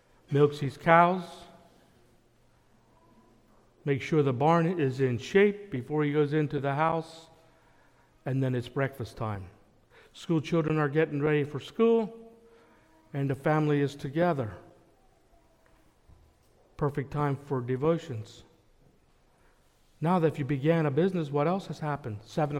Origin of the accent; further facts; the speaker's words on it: Pennsylvania, United States; I'm from Lancaster County.